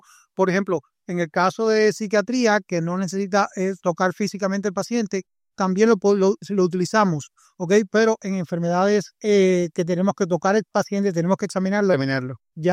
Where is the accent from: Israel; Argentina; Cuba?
Cuba; now in United States; porque también me considero latino, porque soy cubano de pura cepa